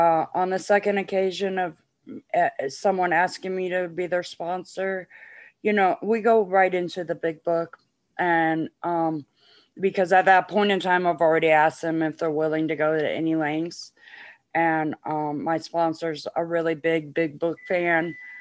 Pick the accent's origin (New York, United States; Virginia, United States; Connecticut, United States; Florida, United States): Virginia, United States; Virginia Beach; because you know, I'm from the Virginia Beach area, and she was at the time too.